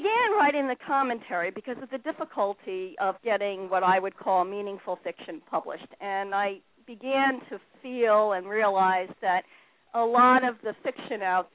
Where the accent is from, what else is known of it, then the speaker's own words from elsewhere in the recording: Connecticut, United States; also born or lived in New York; I grew up in Connecticut and lived in metropolitan New York for 22 years. And when I was in the metropolitan New York area, I thought of myself as a gal from Connecticut.